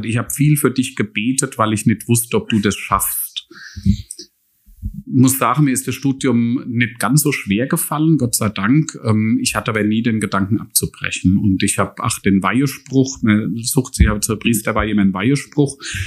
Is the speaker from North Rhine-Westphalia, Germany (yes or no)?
no; Aschaffenburg, Bavaria, Germany; born there; Ich bin gebürtig von Aschaffenburg.